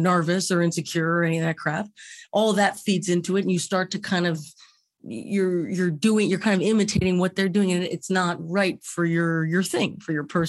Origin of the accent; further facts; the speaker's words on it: Los Angeles, California, United States; And I grew up on the West Side. So I've been West LA my whole life.